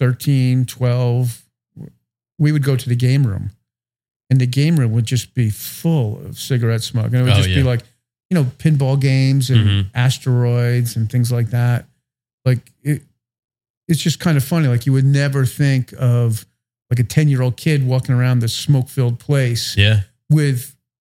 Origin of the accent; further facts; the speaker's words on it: Pompton Lakes, New Jersey, United States; That was like, it was a fun little town. I grew up in Pompton Lakes